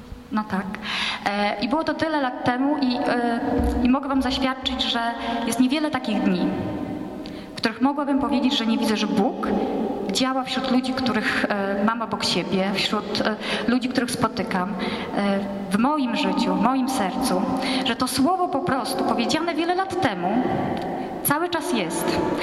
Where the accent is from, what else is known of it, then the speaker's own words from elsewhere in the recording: Warmian-Masurian Voivodeship, Poland; Ja pochodzę z Mazur, więc podróż w góry trwała tak, że wsiadało się wieczorem i rano się było w górach.